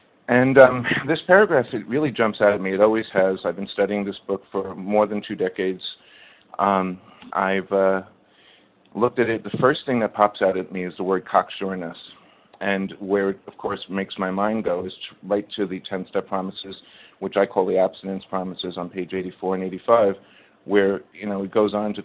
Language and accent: English; New York City, New York, United States; I'm from New York City